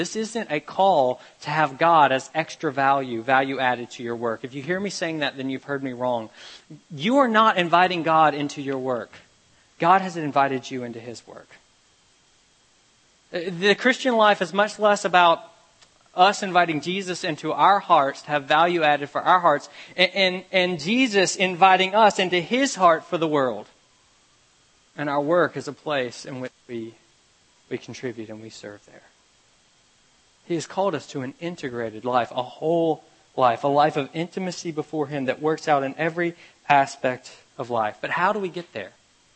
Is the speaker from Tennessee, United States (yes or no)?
yes; Memphis, Tennessee, United States; There was in my hometown, not really town, city, Memphis, Tennessee, growing up, there was a situation that came up.